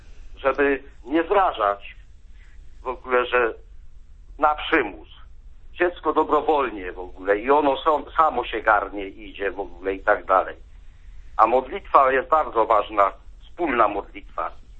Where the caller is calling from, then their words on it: Lesser Poland, Poland; Z tej strony ja z Małopolski, z parafii Matki Boskiej Limanowskiej.